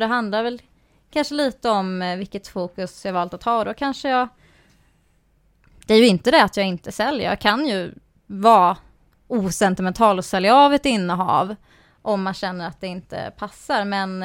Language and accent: Swedish; Saxhyttan, Dalarna County, Sweden; Och jag är ju från Saxhyttan, jag är ju skogstös. Uppvuxen i skogsbrukarfamilj.